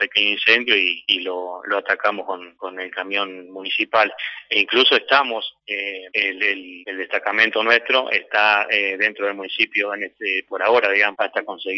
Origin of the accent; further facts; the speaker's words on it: Villa Mantero, Entre Ríos, Argentina; born there; Yo sí, soy nacido acá en Villa Mantero.